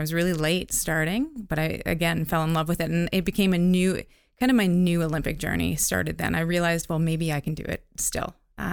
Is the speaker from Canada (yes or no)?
yes; North Bay, Ontario, Canada; I grew up in Northern Ontario, North Bay, Ontario.